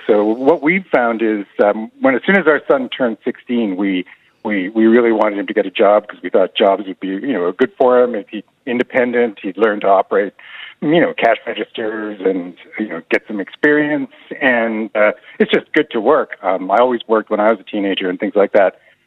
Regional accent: Canada; now in Ireland; I'm Canadian originally. I'm Irish through my grandfather's, but I've been here a long time.

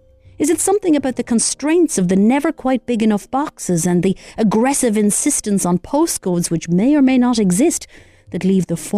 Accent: Galway, Connacht, Ireland; born there; I was born in Galway, but that's more to do with the lack of maternity services in Roscommon rather than any kind of allegiance to the place.

